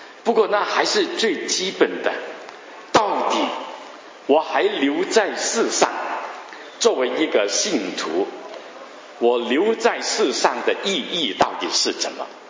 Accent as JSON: {"language": "Chinese", "region": "Guangdong", "country": "China", "said": "我们广东人讲新娘新郎差不多"}